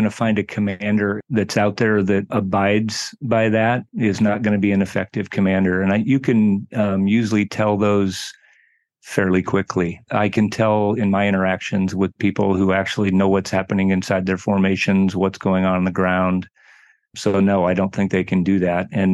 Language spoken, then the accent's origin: English; Iowa, United States; Sure. So I'm originally from the Midwest, grew up in Iowa. I was not from a military family